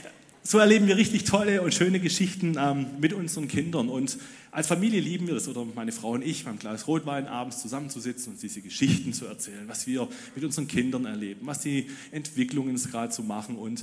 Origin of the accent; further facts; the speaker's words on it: Ludwigsburg, Baden-Württemberg, Germany; born there; Ich wurde im Winter 1999 in Ludwigsburg geboren